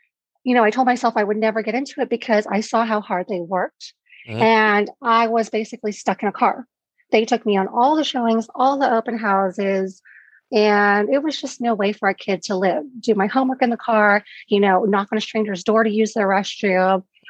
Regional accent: San Francisco, California, United States; also born or lived in Los Angeles; I am born and raised in San Francisco. I lived in LA for about 13 years.

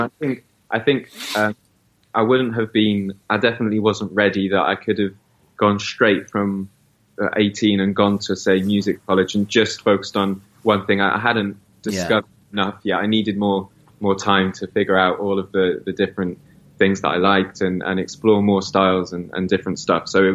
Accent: Cardiff, Wales, United Kingdom; grew up in Cardiff as well.

